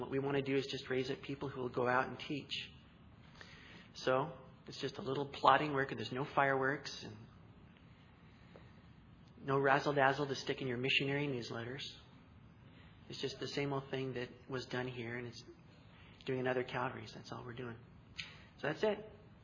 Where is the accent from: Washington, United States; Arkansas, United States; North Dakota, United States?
Washington, United States; Seattle; London is so big that I'm from Seattle, and you could lose Seattle in London and never find it again.